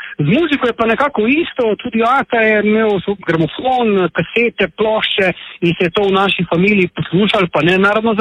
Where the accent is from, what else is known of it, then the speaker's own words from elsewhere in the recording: Celje, Savinja, Slovenia; odraščal in rodil sem se v Celju, kjer še vedno živim in sem tudi večino časa tukaj, ne? Zdaj bom tudi umrl v Celju.